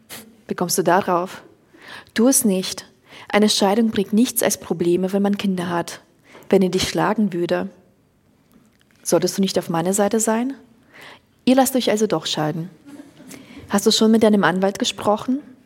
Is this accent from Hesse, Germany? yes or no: yes; Hesse, Germany; ich bin zwar nicht in Frankfurt aufgewachsen, aber in der Nähe von Frankfurt Main.